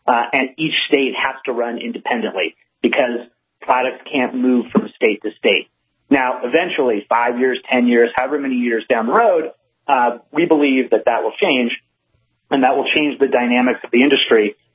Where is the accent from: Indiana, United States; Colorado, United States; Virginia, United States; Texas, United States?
Colorado, United States; I'm from Colorado, and interestingly enough, I voted against recreational use cannabis before I was in the cannabis industry.